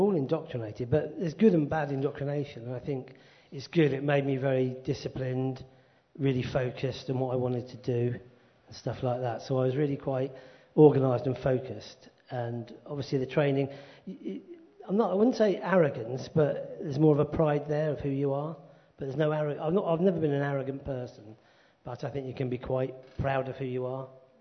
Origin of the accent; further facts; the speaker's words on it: Luton, East of England, United Kingdom; I'm born and bred in Luton, just north of London. Grew up there, went to school there.